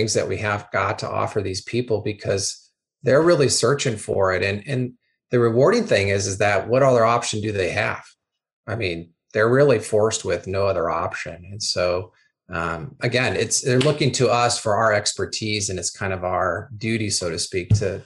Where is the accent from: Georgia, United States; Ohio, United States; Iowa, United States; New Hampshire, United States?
Iowa, United States; Des Moines; I grew up in Des Moines, Iowa, home of our mutual friend, Bob Margis, who we've known Bob for a long time.